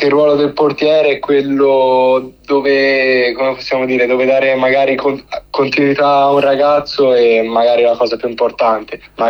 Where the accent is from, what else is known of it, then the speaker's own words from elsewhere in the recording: Elba, Tuscany, Italy; Sì, io sono cresciuto all'Isola d'Elba, poi sono venuto qua a fare il primo anno di juniores